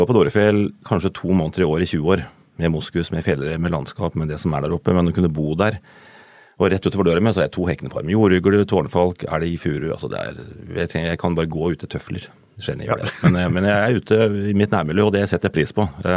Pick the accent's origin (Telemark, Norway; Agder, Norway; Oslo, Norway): Oslo, Norway; born there; Jeg er født i Oslo, men selvfølgelig, jeg bor ikke der. Jeg bor på Dorefjell, flyttet dit for 2 år siden, nøyaktig 12. mai